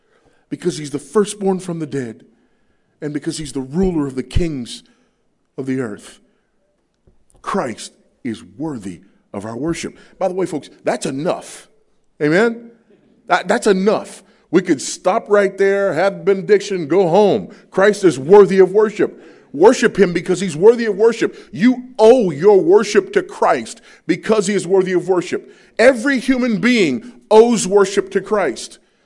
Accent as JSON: {"language": "English", "country": "United States", "said": "But in one sense, and it's not just because I'm an American, I don't care who they are. Partly because I'm an American and we don't do the king and queen thing."}